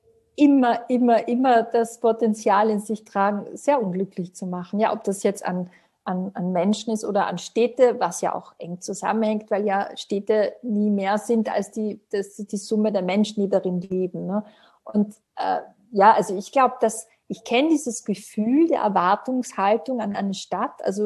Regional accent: Klagenfurt, Carinthia, Austria; now in Vienna, Austria; ich komme aus Weidmannsdorf, das ist der Bezirk, der dort bei Minimundus und Wörthersee ist. Das ist halt, also ich bin aufgewachsen zwischen unbebauten Feldern und so.

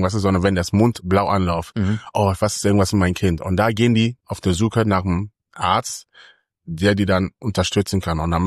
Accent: Ghana; now in Germany; Ich bin in Ghana geboren, bin in Ghana aufgewachsen, bis ich jung bin ich nach Deutschland gekommen.

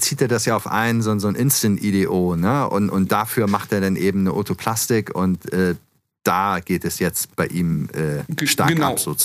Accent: Hamburg, Germany; Und also das ist natürlich für mich als Hamburger erstmal sowieso cool.

